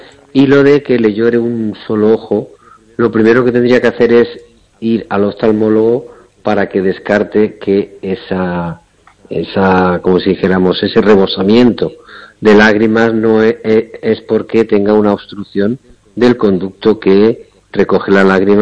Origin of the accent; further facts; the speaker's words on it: Andalusia, Spain; yo de pequeño era oírlas en Andalucía por la noche cantar a la chicharra, era habitualmente en verano